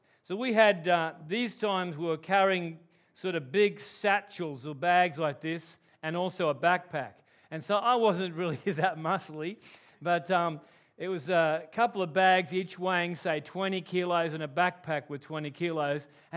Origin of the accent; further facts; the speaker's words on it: Melbourne, Victoria, Australia; they lived in Brisbane, I was from Melbourne